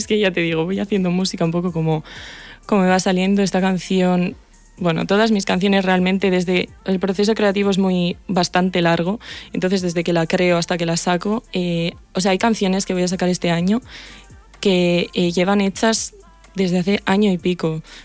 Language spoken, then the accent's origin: Spanish; Basauri, Basque Country, Spain; yo soy de Basauri y pues unos artistas locales de allí me invitaron a hacer unos conciertos